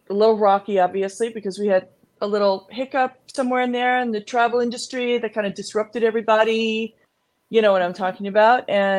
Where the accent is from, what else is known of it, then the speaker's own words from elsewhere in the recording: New York, United States; now in Greenwich, United States; I live in Greenwich, Connecticut. I'm originally from New York, beautiful New York, New York. And I've been living all around the world and finally settled in Greenwich, Connecticut